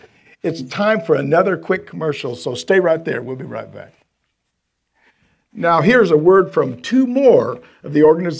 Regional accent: United States; I'm an American soldier. I'm willing to die for your freedoms.

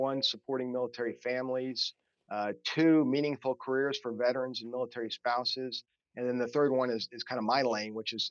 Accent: Kansas City, United States; I'm originally from Kansas City. It's a good time to be from Kansas City.

